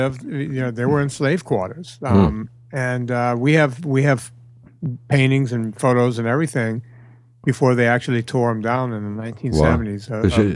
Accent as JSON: {"language": "English", "region": "Louisiana", "country": "United States", "tie": "born or raised there", "said": "most of the girls I grew up with down in Louisiana, the hottest women on the planet, are down there."}